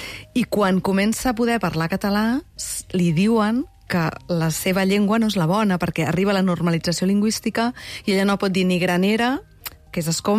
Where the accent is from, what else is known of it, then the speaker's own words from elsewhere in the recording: Tarragona, Catalonia, Spain; és un viatge de la nena de pis que sóc jo, de Tarragona